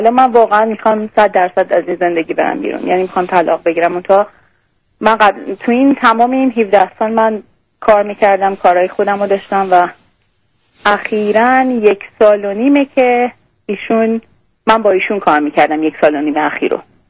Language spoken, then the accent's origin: Persian; Iran; moved away as an adult; ما از ایران اومدیم